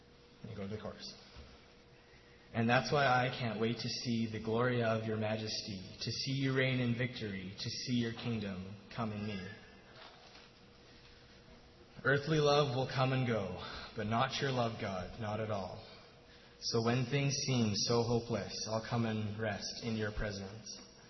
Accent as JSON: {"language": "English", "town": "Saskatoon", "region": "Saskatchewan", "country": "Canada", "said": "I'm from Saskatoon."}